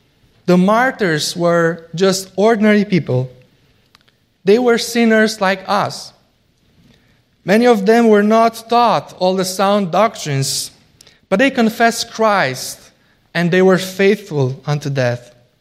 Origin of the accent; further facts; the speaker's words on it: Romania; In my home country, Romania, when communists came to power in 1948, they gathered pastors from all denominations.